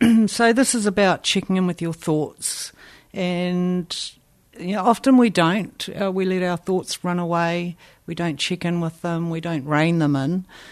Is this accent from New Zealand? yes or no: yes; Tauranga, Bay of Plenty, New Zealand; born there; I was born in Tauranga, Katikat. And if people ask me where I come from, I say, oh, I was born in Tauranga.